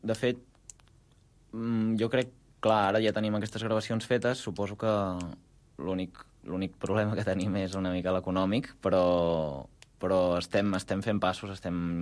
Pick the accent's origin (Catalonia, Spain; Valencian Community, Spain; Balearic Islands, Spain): Catalonia, Spain; Reus; vam fer una cantada a Reus, perquè jo sóc de Reus